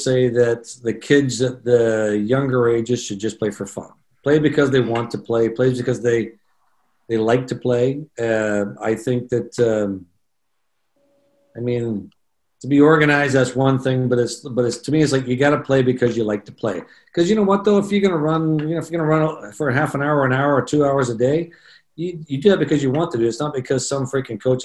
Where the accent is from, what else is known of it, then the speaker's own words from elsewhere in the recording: Scotland, United Kingdom; now in Canada; There's like when I came from Scotland, right?